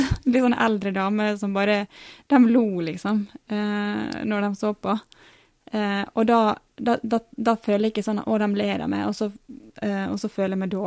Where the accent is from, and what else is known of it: Ålesund, Møre og Romsdal, Norway